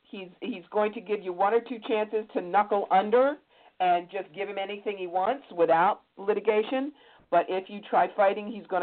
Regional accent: Cherry Hill, New Jersey, United States; I grew up in Cherry Hill.

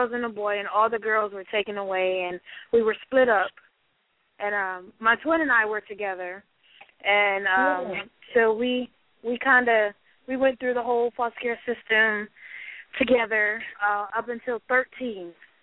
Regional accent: Port Huron, Michigan, United States; also born or lived in Flint; I grew up in Michigan. I was born in Flint, Michigan, and raised in Port Huron, Michigan.

